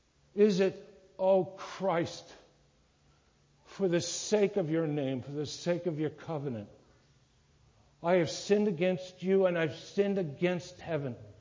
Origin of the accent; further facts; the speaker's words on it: New York, United States; I'm not a farmer. I'm from New York.